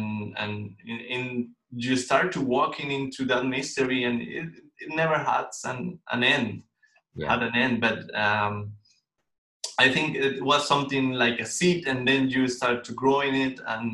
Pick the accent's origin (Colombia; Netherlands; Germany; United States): Colombia; moved away as an adult; now in Vienna, Austria; yeah, I'm from Colombia. I'm born and raised there. But for 1 year, I've been living here in Europe, in Vienna. And right now, I'm based in Vienna.